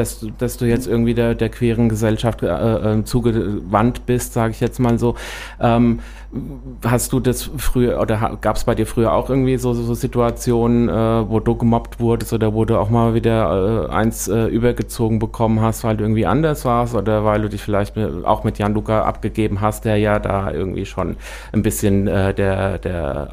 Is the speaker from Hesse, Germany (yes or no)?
yes; Büdingen, Hesse, Germany; ich komme aus Büdingen, ist jetzt auch nicht der Nabel der Welt